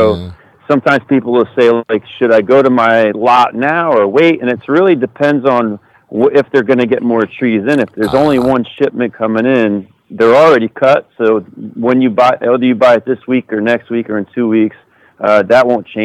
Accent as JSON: {"language": "English", "region": "New Jersey", "country": "United States", "said": "Well, you know, back home, I'm from New Jersey."}